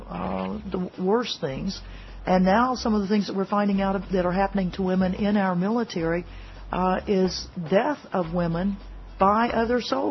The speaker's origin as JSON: {"language": "English", "region": "Arkansas", "country": "United States", "tie": "born or raised there", "said": "And for me, I grew up in Arkansas."}